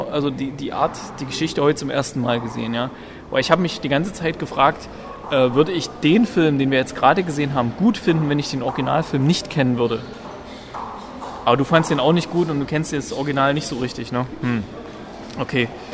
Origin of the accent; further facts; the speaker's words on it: East Germany, Germany; ich komme doch quasi aus dem Osten, bin jetzt hier, musste mich auch an ein paar sprachliche Eigenheiten gewöhnen